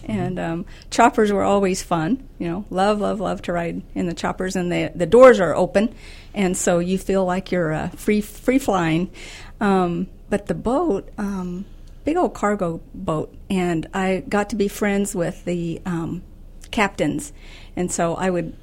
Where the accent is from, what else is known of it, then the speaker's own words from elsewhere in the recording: New Mexico, United States; I grew up in New Mexico, okay. Born and raised in New Mexico. My mom and dad and both my brothers are still there.